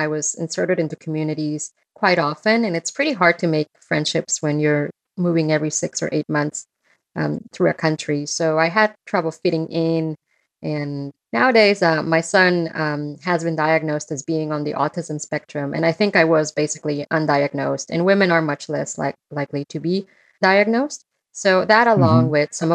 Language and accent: English; Mexico City, Mexico; English is a second language; less intimidating than my real life growing up in Mexico City.